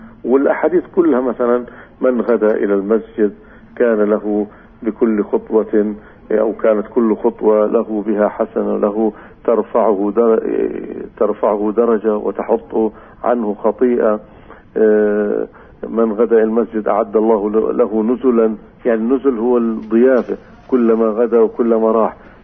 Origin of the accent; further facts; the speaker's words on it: West Bank, Palestine; أنا حكولي بعض الناس عندنا في الضفة الغربية